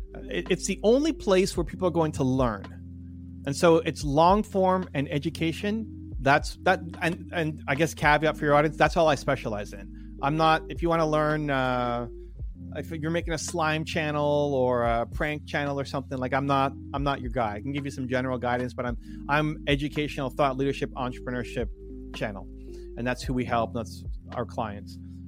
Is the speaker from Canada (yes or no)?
yes; Canada; I'm Canadian, and so I see both sides of everything, and I always hedge everything.